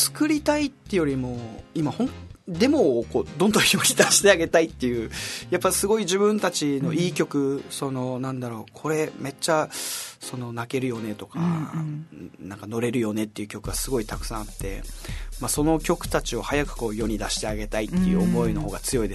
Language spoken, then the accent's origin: Japanese; Okinawa, Japan; 生まれも育ちもですね